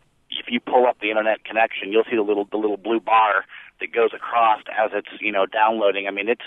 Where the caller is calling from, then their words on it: Indianapolis, Indiana, United States; I'm calling from Indianapolis.